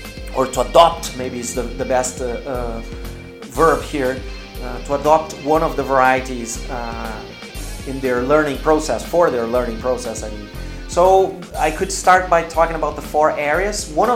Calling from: Porto Alegre, Rio Grande do Sul, Brazil; English is a second language

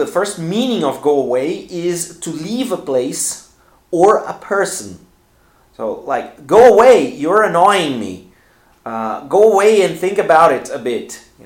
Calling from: Porto Alegre, Rio Grande do Sul, Brazil; English is a second language

